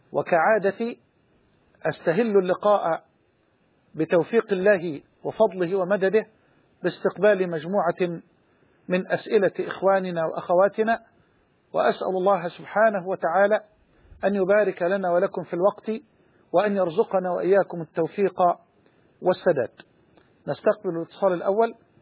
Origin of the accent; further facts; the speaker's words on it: Damouh, Egypt; إن شاء الله الجمعة القادمة في قريتي المتواضعة دموه